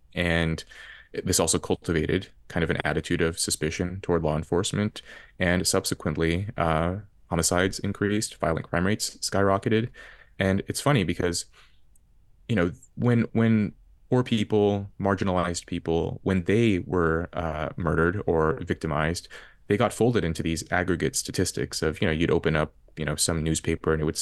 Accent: Red Bluff, California, United States; Whereas where I grew up in Red Bluff, I mentioned these five close friends I had, none of us were raised by both of our birth parents.

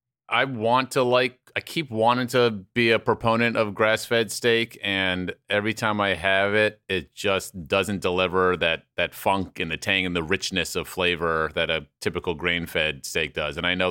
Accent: Washington, District of Columbia, United States; I didn't grow up with Bojangles. I grew up with Popeyes in Washington, D.C.

